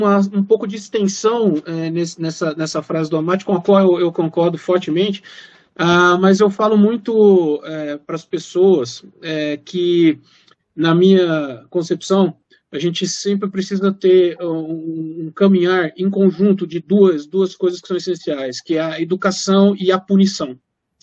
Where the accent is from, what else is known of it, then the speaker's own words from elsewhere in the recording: Brazil; nós que somos brasileiros, a gente sempre tem uma desconfiança, né, seja de órgãos privados ou públicos.